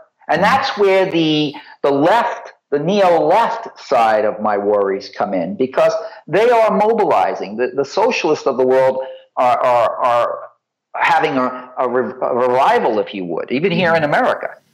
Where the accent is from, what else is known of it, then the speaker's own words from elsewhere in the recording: United States; I really am thrilled to see young people speaking up, especially as an American